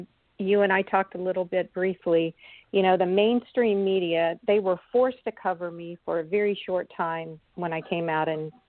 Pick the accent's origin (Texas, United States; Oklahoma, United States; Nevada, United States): Oklahoma, United States; Tulsa; I was born and raised in Tulsa